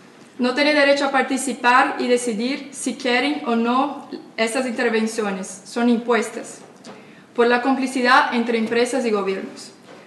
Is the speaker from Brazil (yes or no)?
yes; Brazil; Yo vengo de Brasil